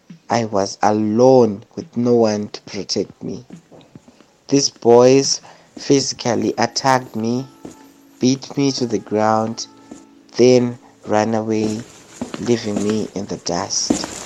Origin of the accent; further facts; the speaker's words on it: Chitungwiza, Harare, Zimbabwe; a trans woman born and raised in Chitungwiza. Growing up, my life was superb. I grew up in an environment with girls.